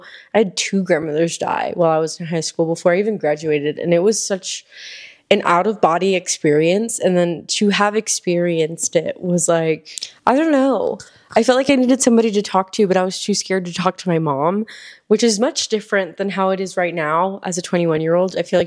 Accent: Hialeah, Florida, United States; now in El Paso, United States; I'm currently based in El Paso. I am a Miami girl, though. I'm from Miami, Florida, specifically Hialeah. I'm a Hialeah girl. I'm Cuban.

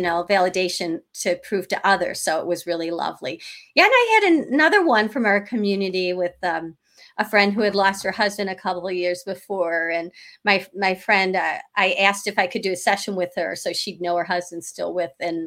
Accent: Chicago, Illinois, United States; And Monica lives in Colorado, and I'm from Chicago, so I've never been.

